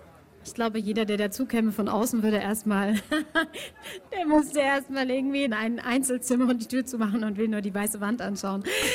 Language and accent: German; Bamberg, Bavaria, Germany; ich bin ja Fränkin der ersten Generation, das heißt, meine Eltern kommen nicht aus Franken.